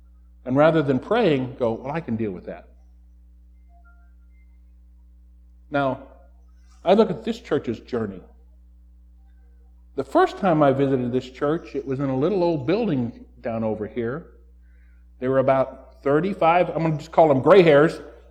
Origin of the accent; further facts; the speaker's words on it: Washington, United States; now in South Dakota, United States; I came from Washington State. Military brat, been all over.